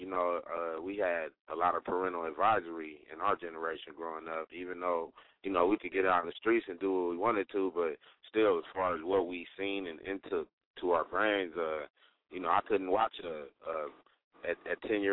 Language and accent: English; Fresno, California, United States; also born or lived in Los Angeles; I grew up in Los Angeles, I grew up in Fresno, and the gang lifestyle was big.